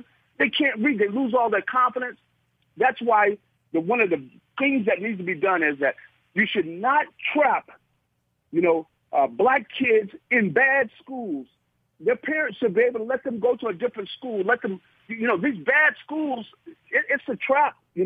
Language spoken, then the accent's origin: English; Connecticut, United States; So I grew up in Connecticut. I went to school in California.